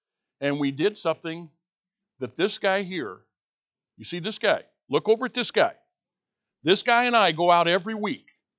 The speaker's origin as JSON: {"language": "English", "region": "Illinois", "country": "United States", "tie": "born or raised there", "said": "I grew up Southern Illinois in the Bluffs."}